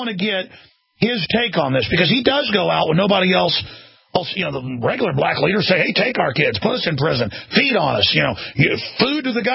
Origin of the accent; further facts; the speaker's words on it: Dallas, Texas, United States; A lot of black friends growing up in Dallas, I remember being pulled over and things